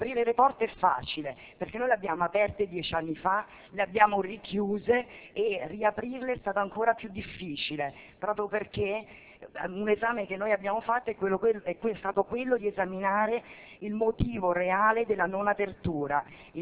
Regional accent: Rome, Lazio, Italy; provengo da Roma

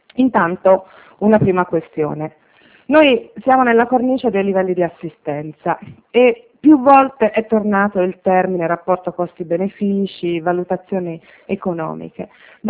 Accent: Tuscany, Italy; accent: Tuscan; io sono toscana, come si sente.

